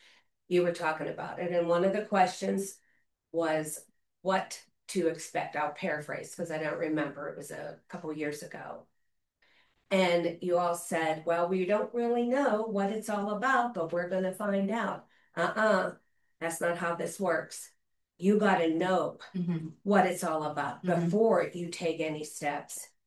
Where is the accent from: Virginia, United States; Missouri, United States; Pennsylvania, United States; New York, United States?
Pennsylvania, United States; Ernest; I'm from Ernest. I'm born and raised here in Indiana County.